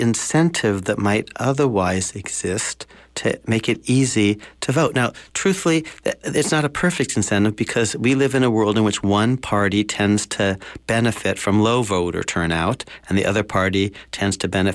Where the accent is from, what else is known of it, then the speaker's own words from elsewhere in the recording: Walnut Creek, California, United States; But when I grew up in Walnut Creek, and when I was taught American history.